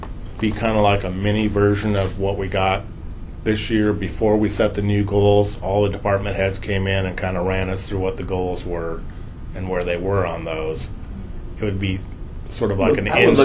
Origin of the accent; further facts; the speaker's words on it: Eugene, Oregon, United States; I grew up in Eugene